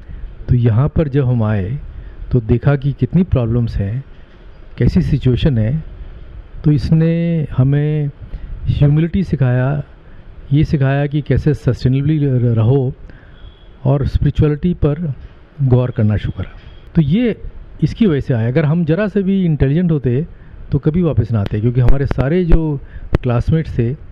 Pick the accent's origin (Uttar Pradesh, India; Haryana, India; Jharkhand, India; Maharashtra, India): Uttar Pradesh, India; Lucknow; मेरा जन्म लखनऊ में हुआ 1950 में। उसके बाद मैं वहीं पर मैं पढ़ा।